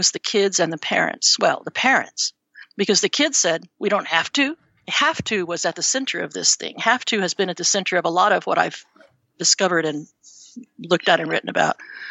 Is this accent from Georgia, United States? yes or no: no; Espanola, New Mexico, United States; I finished my degree and went back to my hometown, Espanola, which is north of Santa Fe, to teach where I had gone to school